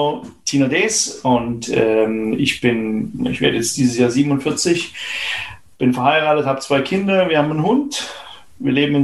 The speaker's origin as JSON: {"language": "German", "country": "Germany", "moved": "yes", "said": "Und als Deutsche, wir sind nun mal alle mit Wurstwaren aufgewachsen und das hat uns hier gefehlt."}